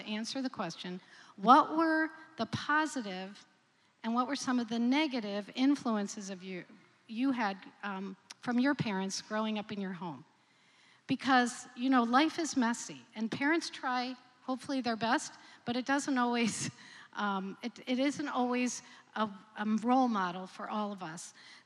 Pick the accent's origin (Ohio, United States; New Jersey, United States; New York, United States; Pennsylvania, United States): New Jersey, United States; I grew up in New Jersey in the suburbs.